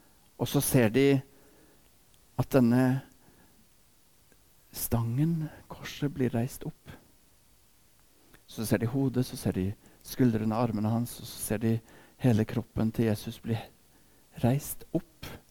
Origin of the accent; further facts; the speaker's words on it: Grimstad, Agder, Norway; also born or lived in Ecuador; Jeg er norsk. Jeg er kanskje fra Grimstad. Men jeg er født i Ecuador.